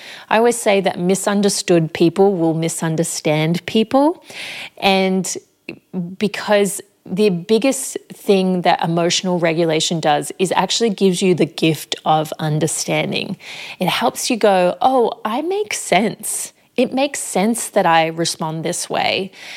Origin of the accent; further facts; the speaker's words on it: Australia; And I think growing up in Australia, I mean, it might be a common thing in Australia